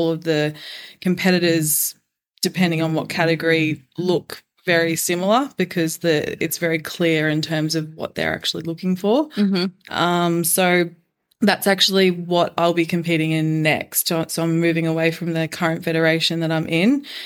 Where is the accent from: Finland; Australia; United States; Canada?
Australia; Queensland; I am from Australia, Queensland, Australia.